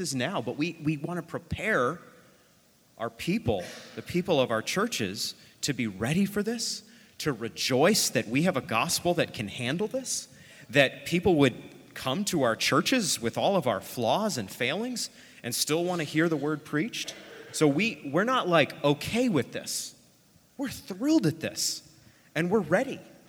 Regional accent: Maine, United States; I'm from Maine, so children in Maine and Florida

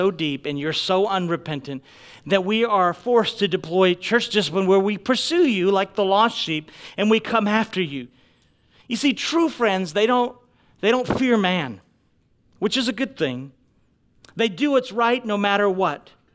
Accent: Maine, United States; I'm from New England, so I'm from Maine, all right? So we talk harsh.

